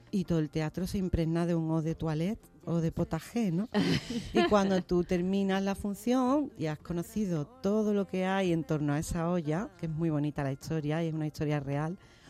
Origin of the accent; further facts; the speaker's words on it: Utrera, Andalusia, Spain; Este es el potaje gitano de Utrera, de mi tierra. Es el que cocinaba mi madre en el polígono del Tinte, en el barrio en el que yo me crié.